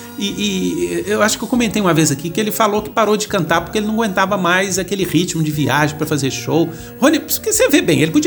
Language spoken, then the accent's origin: Portuguese; Belo Horizonte, Minas Gerais, Brazil; eu sou de Belo Horizonte